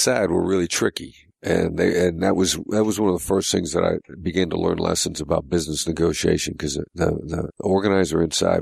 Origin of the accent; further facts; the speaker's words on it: Mount Pleasant, Iowa, United States; No, I'm from Mount Pleasant, Iowa.